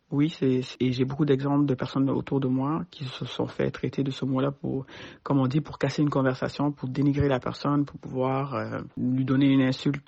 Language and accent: French; Quebec, Canada; J'ai grandi ici au Québec